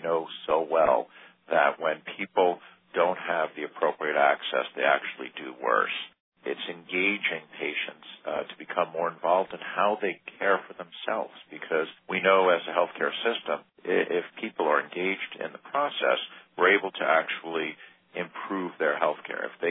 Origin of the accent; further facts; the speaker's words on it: Saugerties, New York, United States; I'm a physician from Saugerties, New York, about 100 miles north of New York City.